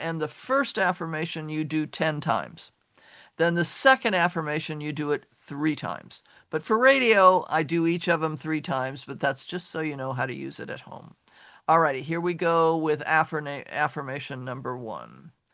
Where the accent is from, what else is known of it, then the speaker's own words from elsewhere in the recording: Chicago, Illinois, United States; born there; If you're from the city of my birth, I was born in Chicago.